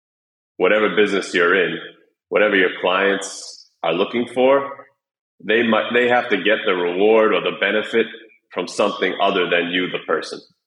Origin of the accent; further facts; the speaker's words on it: United States; I go to the US 3-4 times a year, visit family, friends.